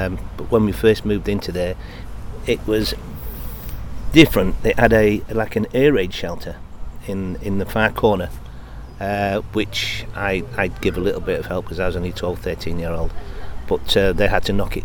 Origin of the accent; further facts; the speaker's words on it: United Kingdom; born there; To go way, way, way back, I was born in Victoria Street, where we got burnt out of the wet fish shop when I was 18 months old.